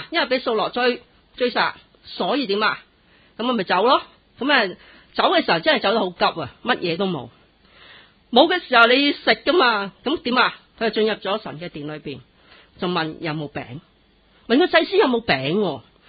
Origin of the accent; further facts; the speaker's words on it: China; 咁我哋中国人九大鬼噶嘛